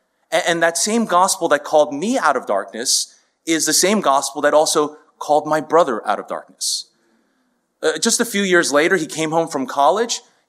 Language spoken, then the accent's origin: English; Queens, New York, United States; I grew up right here in Queens in a family that was nominally Buddhist and emphasized hard work and good behavior.